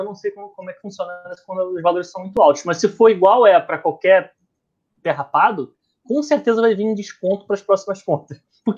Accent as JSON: {"language": "Portuguese", "town": "Niterói", "region": "Rio de Janeiro", "country": "Brazil", "said": "eu sou de Niterói. Eu morei muitos anos na ilha"}